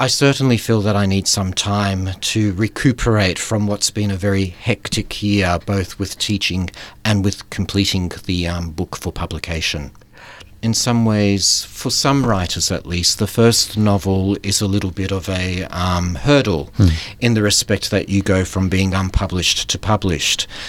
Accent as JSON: {"language": "English", "country": "Australia", "tie": "born or raised there", "said": "We came here in the late 60s. Growing up in Australia, it was an interesting time because it was a boom period."}